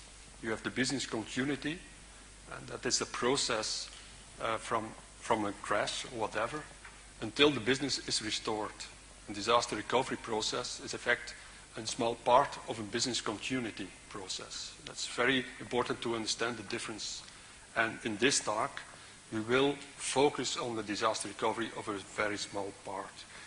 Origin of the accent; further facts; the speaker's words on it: Belgium; I'm from Belgium. Who am I? You can see I'm a senior